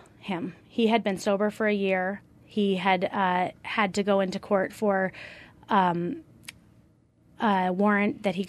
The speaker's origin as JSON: {"language": "English", "town": "Brattleboro", "region": "Vermont", "country": "United States", "tie": "born or raised there", "said": "I grew up in Vermont. I was born in Brattleboro Memorial Hospital. Part of my childhood includes, you know, jumping in lakes and rivers and drinking fresh, clean water."}